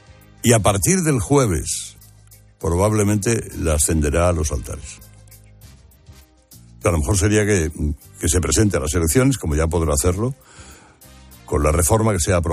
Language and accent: Spanish; Spain; todavía somos hoy los españoles, con nuestro voto, los que tenemos la última palabra